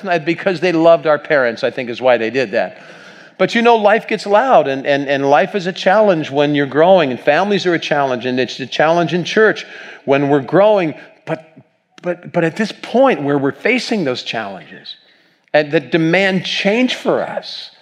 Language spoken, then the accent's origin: English; Batavia, Ohio, United States; I grew up back in Ohio, and we were in Batavia, Ohio at this point, just east of Cincinnati.